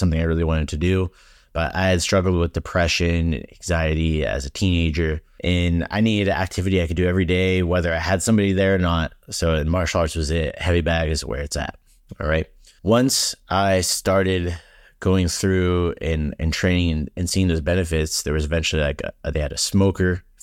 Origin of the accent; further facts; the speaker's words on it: Hawaii, United States; Like, just to be totally frank with you, I'm Hawaiian. I'm not supposed to be pale.